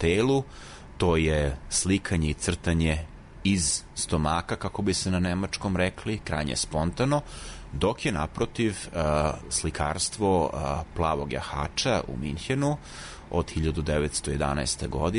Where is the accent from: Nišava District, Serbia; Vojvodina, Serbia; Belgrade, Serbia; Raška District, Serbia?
Belgrade, Serbia; moved away as an adult; now in Vienna, Austria; odrastao sam na Zvezdari, ranih 90-ih sam u Beogradu počeo da studiram istoriju umetnosti, da bih sredinom 90-ih podelio sudbinu mnogih svojih vršnjaka tako što sam napustio ovu zemlju